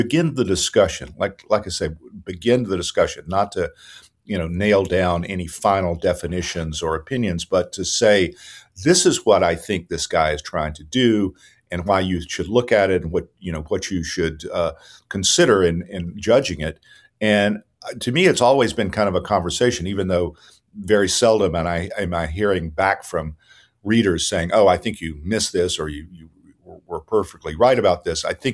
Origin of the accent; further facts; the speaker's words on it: the South, United States; growing up in the South, I became very aware of being a Southerner.